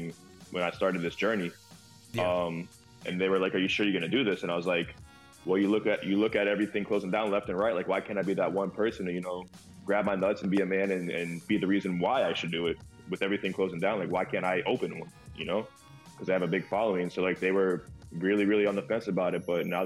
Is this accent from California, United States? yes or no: yes; Hollywood, California, United States; Oh, you know, bro, we're from Hollywood, man.